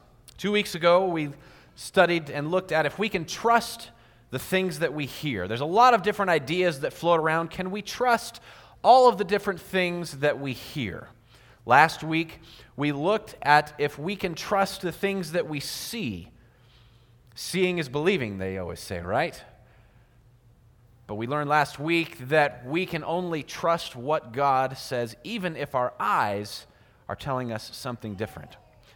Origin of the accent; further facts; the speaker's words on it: Fallbrook, California, United States; I grew up playing around in the ocean. I grew up in Fallbrook, California, about 15 minutes from the ocean.